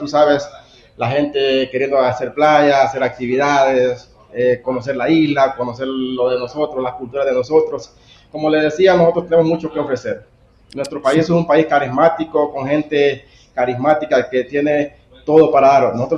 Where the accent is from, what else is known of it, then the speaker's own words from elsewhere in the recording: Honduras; moved away; yo vengo de Tierra Firme, llegué a la isla hace 25 años y soy de Honduras y vivo aquí en la isla.